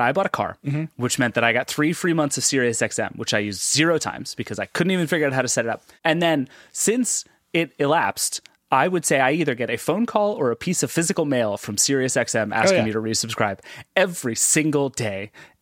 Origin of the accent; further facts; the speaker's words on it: Midwest, United States; because I live in the Midwest. And I am an American mom.